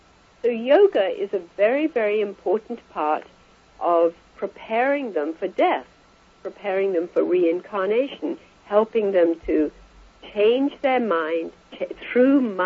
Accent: India; I was born and raised in India. And I was fifth generation born in India and very, very familiar with Eastern mysticism

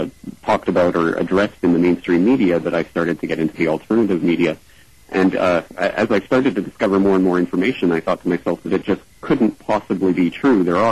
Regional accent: Canada; now in Japan; I'm not an American citizen, I'm actually Canadian living in Japan

